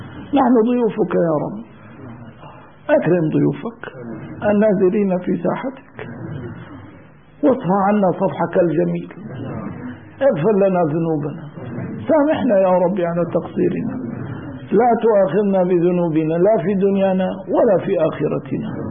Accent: Canada; أنا أصلا أنا كندي ولست عربيا،

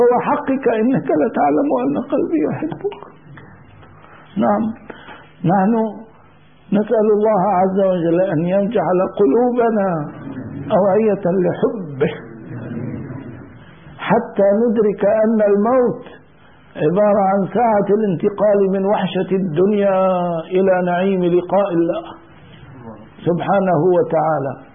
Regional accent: Canada; أنا أصلا أنا كندي ولست عربيا،

